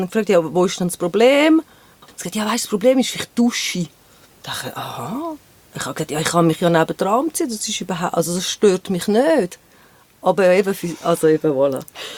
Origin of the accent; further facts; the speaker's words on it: Rümlang, Zurich, Switzerland; Ich bin in Rümlang aufgewachsen.